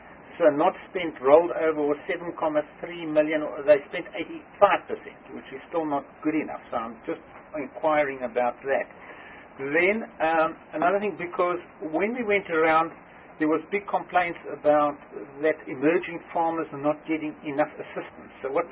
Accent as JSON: {"language": "English", "region": "Free State", "country": "South Africa", "said": "Now, I'm from the Free State, and I see there the budget was 9,177 million"}